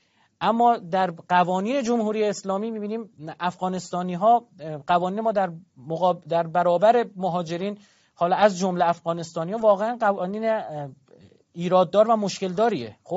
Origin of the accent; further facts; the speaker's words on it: Iran; واقعا یکی از افتخارات ما ایرانیانه